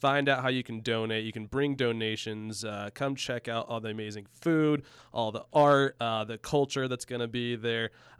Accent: Ohio, United States; I'm from Ohio. I feel at home when it's gray outside.

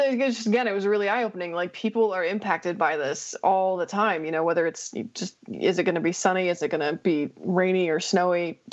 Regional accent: Colorado, United States; I don't know, maybe it's just growing up in Colorado, there's always a lot of exciting snowstorms, things like that.

